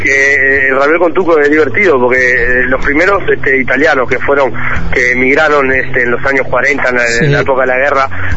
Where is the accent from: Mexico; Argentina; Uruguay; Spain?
Uruguay; a hablar un poco de lo que es mi país y mi tierra y mis tradiciones, ¿no? Cuando capaz que hace tres o cuatro años atrás era más difícil meter un plato con una idea charrúa